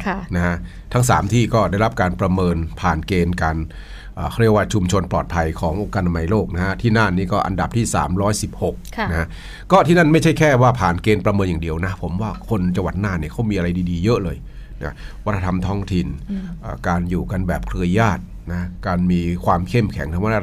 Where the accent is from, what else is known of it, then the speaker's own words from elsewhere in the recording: Northern Thailand, Thailand; แต่ว่าผมเนี่ยคนเหนือจะไปอีสานเพราะว่าอากาศที่อีสานเนี่ยเขาบอกว่าเย็นจัดตอนนี้นะ